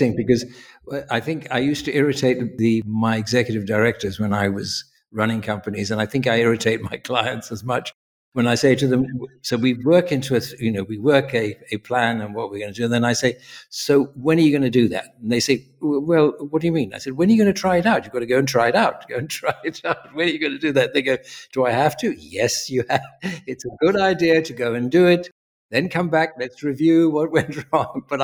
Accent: Tanzania; moved away; also born or lived in South Africa; I was, funny enough, born and brought up in Tanzania, in East Africa. Then my parents, for their sins, sent me to South Africa in the bad old days of apartheid, where I went to university

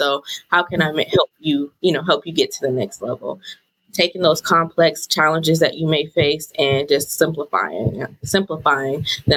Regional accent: Youngstown, Ohio, United States; now in Columbus, United States; I'm from Youngstown, Ohio. So I started that career in Youngstown, and my husband ended up getting a job in Columbus. And so we moved to Columbus about nine years ago.

